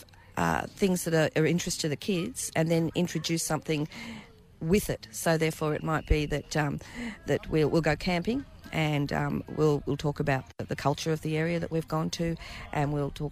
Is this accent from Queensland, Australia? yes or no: yes; Queensland, Australia; also born or lived in Darwin; Well, actually, I was born in Darwin, and but then lived mostly in Queensland, and I came over from Mitchell in Queensland.